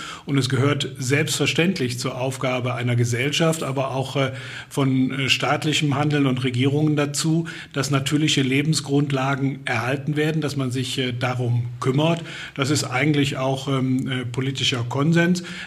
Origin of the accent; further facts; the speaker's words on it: Eifel, Germany; Ich bin am Rand der Eifel aufgewachsen